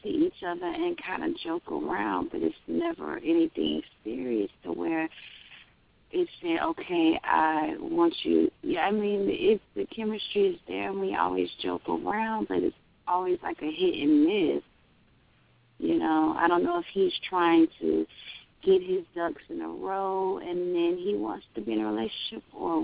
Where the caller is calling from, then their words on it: Florida, United States; I'm calling from Florida.